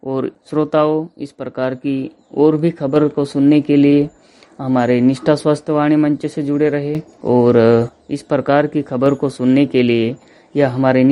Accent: Barwani, Madhya Pradesh, India; हमारा जिला यानी कि बड़वानी जिला अभी तक 30% ही टीकाकरण कर पाया है।

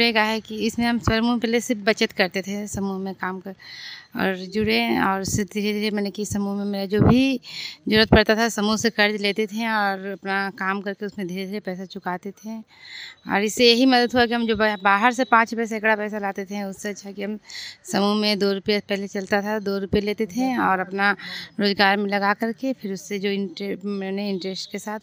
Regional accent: Pisaur, Bihar, India; मैं पिसौर गांव की रहने वाली हूँ

